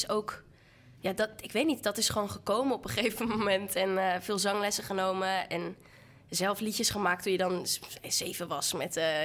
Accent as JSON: {"language": "Dutch", "town": "Amsterdam", "region": "North Holland", "country": "Netherlands", "said": "Ja, ik kom uit Amsterdam. Amsterdam Nieuw-West."}